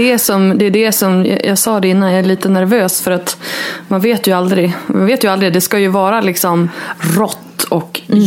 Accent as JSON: {"language": "Swedish", "town": "Örnsköldsvik", "region": "Västernorrland County", "country": "Sweden", "tie": "born or raised there", "also_born_or_lived": "Stockholm", "said": "när jag flyttade hem så hade jag bott i Stockholm i 12 år och bott borta från min hemstad då, Örnsköldsvik, i 17 år."}